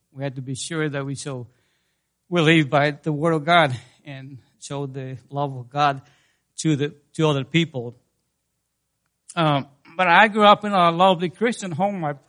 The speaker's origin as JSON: {"language": "English", "country": "El Salvador", "tie": "born or raised there", "said": "I grew up in El Salvador. I was born in El Salvador. My wife, too. We are from El Salvador, Central America. My parents were Christians."}